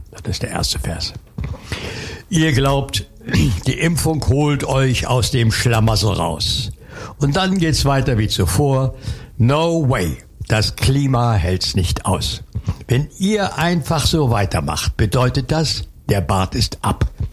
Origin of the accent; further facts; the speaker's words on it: Dippoldiswalde, Saxony, Germany; Ich komme aus dem Erzgebirge, aus Dippoldiswalde.